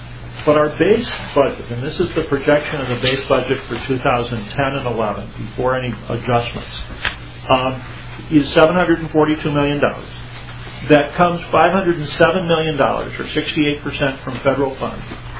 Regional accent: Burnsville, Minnesota, United States; From Burnsville in Dakota County, Mr. Chairman.

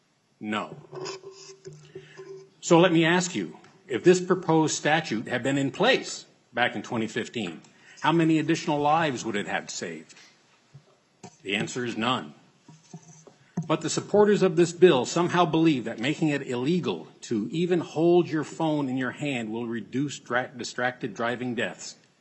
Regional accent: Big Lake, Minnesota, United States; I'm from Big Lake, Minnesota, and I work as an engineering consultant in the nuclear industry.

